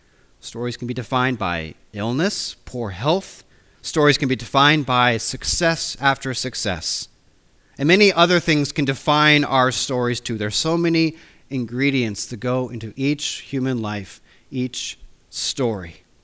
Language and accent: English; Washington, United States; now in Kemnay, United Kingdom; I'm from Washington State, in the United States, not the crazy Washington, but the other Washington.